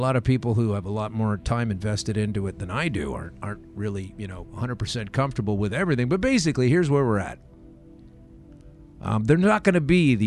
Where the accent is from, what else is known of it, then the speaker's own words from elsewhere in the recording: Canada; I'm Canadian, as you may know.